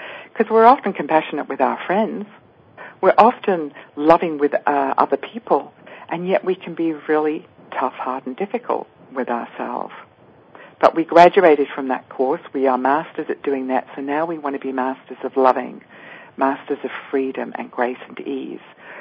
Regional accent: England, United Kingdom; I come from England

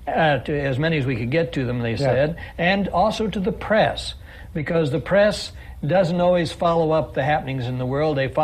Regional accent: Kansas, United States; I came from Kansas.

